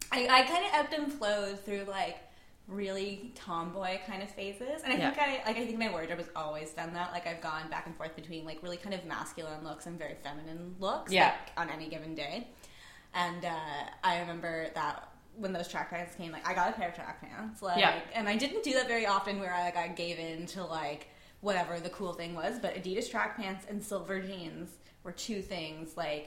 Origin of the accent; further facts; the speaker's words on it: Nova Scotia, Canada; Yeah, I grew up in rural Nova Scotia.